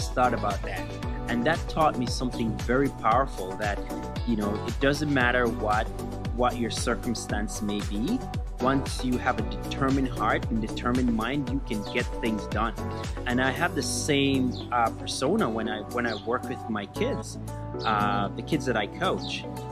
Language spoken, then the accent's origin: English; Jamaica; Growing up in Jamaica, you know, I wasn't as good as the other players that I used to play with.